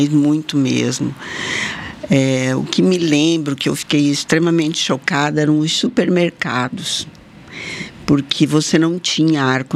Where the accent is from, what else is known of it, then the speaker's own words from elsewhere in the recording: Francisco Beltrão, Paraná, Brazil; also born or lived in Santa Catarina; now in Mato Grosso, Brazil; Eu nasci em Santa Catarina, me criei no Paraná, em Francisco Beltrão. E hoje sou mato-grossense, sou muito mais mato-grossense.